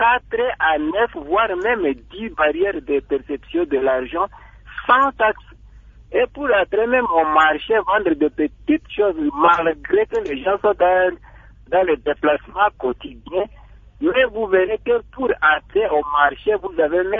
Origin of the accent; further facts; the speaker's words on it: DR Congo; chez nous, en RDC, Congo